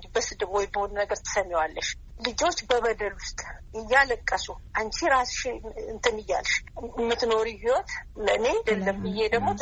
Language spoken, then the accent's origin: Amharic; Toke Rensa, Oromia, Ethiopia; also born or lived in Ambo; የተወለድኩት ከአምቦ 35 ኪሎ ሜትር ርቃ በምትገኘው ቶኬ ሬንሳ የምትባል መንደር ነው። የገጠር መንደር ነች እና እዛ ከአንደኛ እስከ ስድስተኛ ተማርኩ።